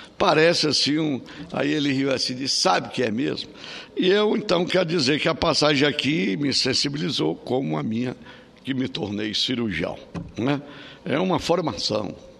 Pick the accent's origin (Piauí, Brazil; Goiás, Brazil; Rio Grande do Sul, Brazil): Piauí, Brazil; gente só é faz de conta que eu sou do Piauí, sou machão, não, nós somos humanos. Mas imagina você de sair lá do Piauí, do interior, se formar